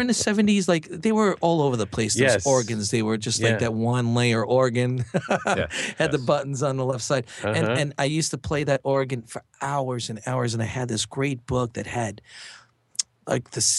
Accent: Queens, New York, United States; Originally from New York.

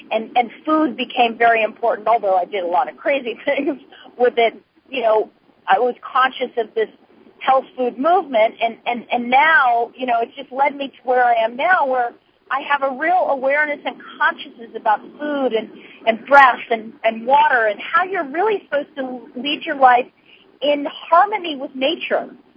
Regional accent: Idaho, United States; Well, I think that, you know, it comes mostly because, number one, I grew up in Idaho, and I let nature talk.

